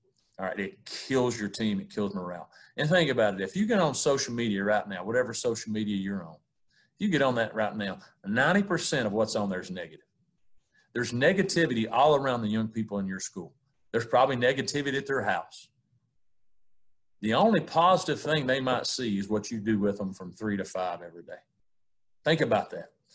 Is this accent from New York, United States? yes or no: no; Tennessee, United States; I grew up in East Tennessee on a farm with my grandparents that had, it was their farm, and we lived at the bottom of it.